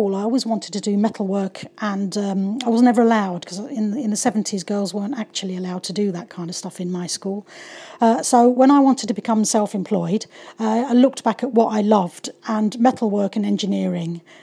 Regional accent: London, United Kingdom; I'm from London.

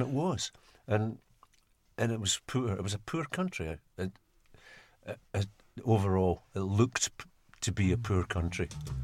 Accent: Glasgow, Scotland, United Kingdom; I grew up in Glasgow, right in the centre of Glasgow.

